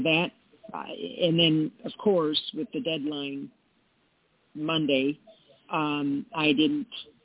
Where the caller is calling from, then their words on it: Arizona, United States; I'm calling from Arizona.